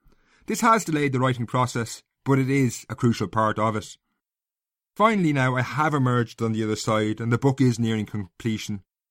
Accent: Castlecomer, Leinster, Ireland; I grew up in Castlecomer in North Kilkenny. Today, it's a relatively small provincial town.

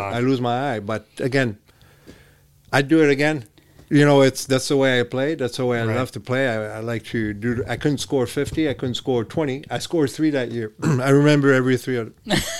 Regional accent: Montreal, Quebec, Canada; I was a little guy growing up in Montreal.

